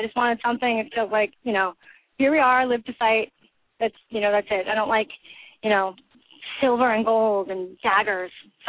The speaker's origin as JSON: {"language": "English", "region": "New York", "country": "United States", "said": "as a New Yorker coming here and being like, wow, dude, I'm in Seattle right now"}